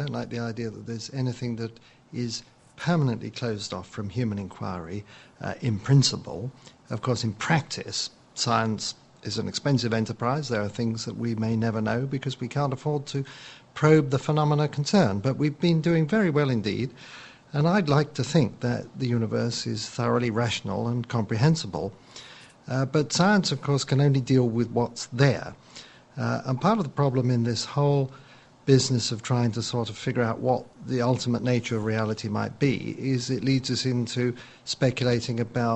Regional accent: London, United Kingdom; I grew up in North London in the austere post-war years where there wasn't a lot of fun going on.

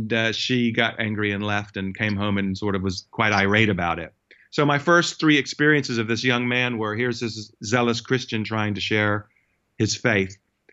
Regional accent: United States; No, actually, I was raised in a Jewish home. And as you can tell from my accent, it actually was in the United States where I grew up.

